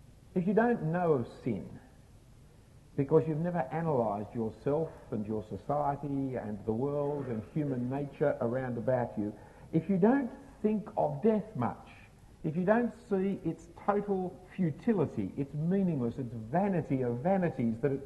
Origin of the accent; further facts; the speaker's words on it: Australia; I was born as an Australian. I have certain penalties as a result.